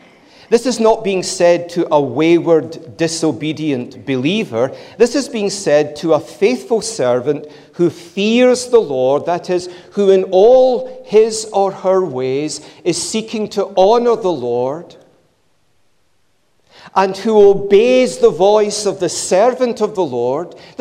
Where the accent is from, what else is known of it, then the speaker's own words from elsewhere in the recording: Glasgow, Scotland, United Kingdom; Now, I'm a Glaswegian, there's a lot to envy in Glasgow